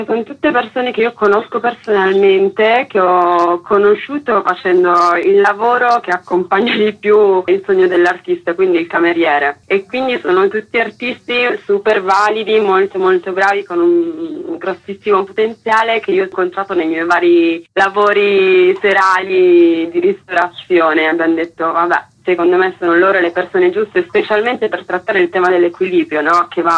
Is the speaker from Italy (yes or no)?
yes; Turin, Piedmont, Italy; now in Rome, Italy; Io sono di Torino, sono 2 anni che sono a Roma